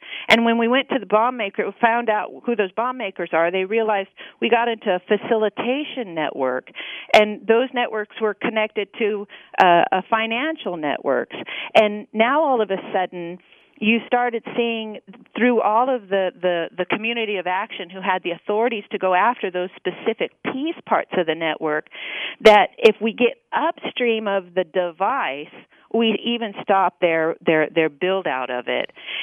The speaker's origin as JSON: {"language": "English", "region": "Oregon", "country": "United States", "tie": "born or raised there", "said": "I come out from the West, born and raised in Oregon, and part of the Oregon National Guard, and growing up in the farmers around"}